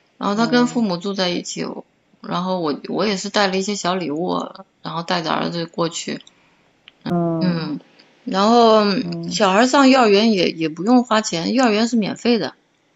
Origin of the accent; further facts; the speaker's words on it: China; 按照我们中国人来说就是瞎搞嘛